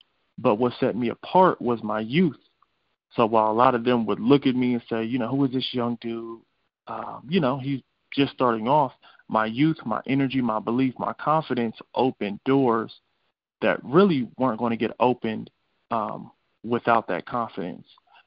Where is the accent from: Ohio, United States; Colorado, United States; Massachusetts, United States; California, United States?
Ohio, United States; Columbus; I am born and raised in Columbus, Ohio. I grew up in the inner city, went to Columbus Public Schools.